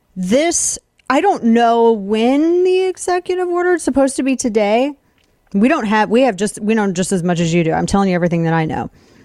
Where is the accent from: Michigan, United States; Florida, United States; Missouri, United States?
Missouri, United States; Well, that's Senator Josh Hawley from Missouri, my home state of Missouri.